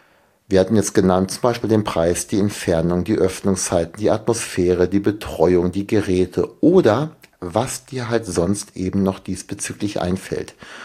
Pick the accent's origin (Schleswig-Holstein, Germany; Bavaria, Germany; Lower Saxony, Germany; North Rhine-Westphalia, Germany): Schleswig-Holstein, Germany; Föhr; Ich glaube, also hier komme ich aus Föhr hier, das ist wirklich sehr, sehr klein.